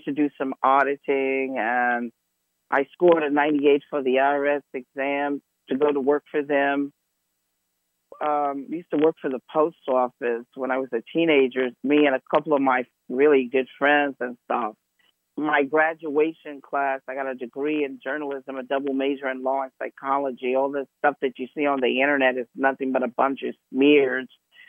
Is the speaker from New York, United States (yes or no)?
yes; Bronx, New York, United States; also born or lived in Harlem; growing up in the Bronx, Bronx is one of the boroughs, it's five boroughs of New York. But I didn't live in just the Bronx. I also lived in Harlem at one time.